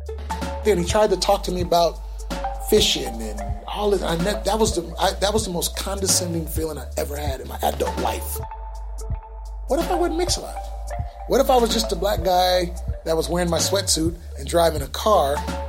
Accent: Seattle, Washington, United States; born and raised in C-Town. I lived in every project there was except Yesler Terrace.

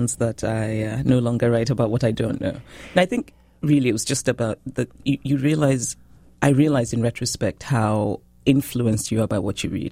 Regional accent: Nigeria; I am Nigerian. I'm a Nigerian who spends a bit of time in America.

